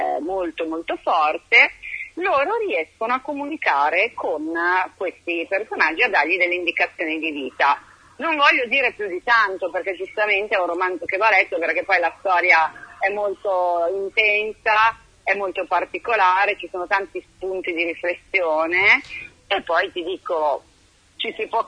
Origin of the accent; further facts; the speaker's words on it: Milan, Lombardy, Italy; io sono milanese, quindi non vivo a Fano, però ho casa a Fano da tantissimi anni, per cui diciamo che Fano è un po' la mia seconda città d'adozione, una città d'adozione.